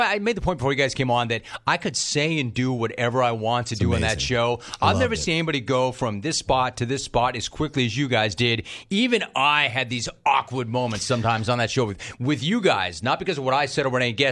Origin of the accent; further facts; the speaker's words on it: Hidden Hills, California, United States; moved away as an adult; I left the Valley in the mid-2000s and have not spent a lot of time there, but I grew up in the Valley. And funny, the neighborhood that I grew up in is Hidden Hills.